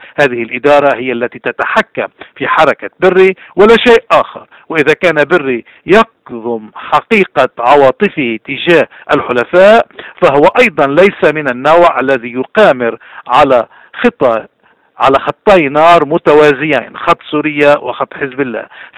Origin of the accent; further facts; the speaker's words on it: Lebanon; نحنا راجدين كلبنانيين